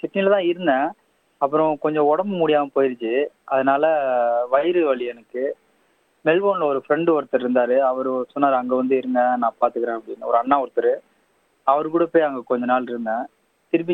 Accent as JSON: {"language": "Tamil", "town": "Rameswaram", "region": "Tamil Nadu", "country": "India", "tie": "born there", "said": "ராமேஸ்வர மண்டபம் முகாமில் தான் பிறந்தேன்."}